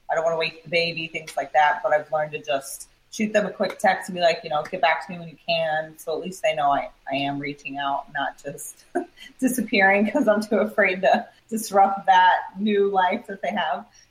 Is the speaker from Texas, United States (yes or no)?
yes; Houston, Texas, United States; also born or lived in Michigan / Maryland; I grew up in Houston, moved around for 12 years with college in Michigan, came back for grad school, Texas State, moved to Maryland for 4 years.